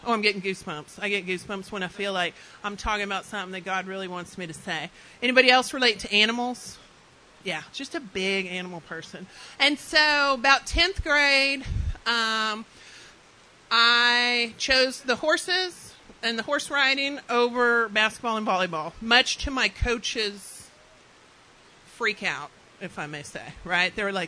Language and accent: English; Midland, Texas, United States; I'm from West Texas. I'm from Midland. Does anybody know Midland?